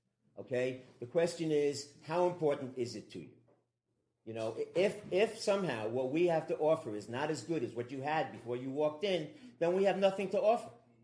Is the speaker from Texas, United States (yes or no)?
no; New York, United States; So I grew up in New York. My grandfather in that setting dictated the education that we would have, and I went to a Jewish parochial school.